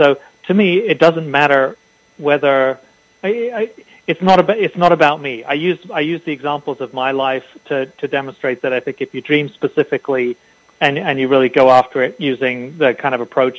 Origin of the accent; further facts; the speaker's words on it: England, United Kingdom; now in United States; Yeah, so I'm English originally. I became a U.S. citizen a little while ago.